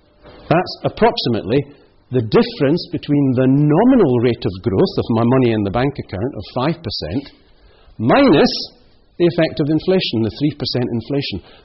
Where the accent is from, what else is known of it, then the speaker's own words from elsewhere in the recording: Scotland, United Kingdom; Well, I'm Scottish, so the only thing you can do is save.